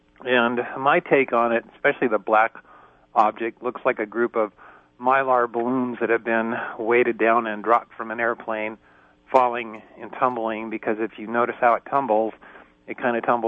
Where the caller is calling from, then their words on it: Kalispell, Montana, United States; Oh, Kalispell, Montana.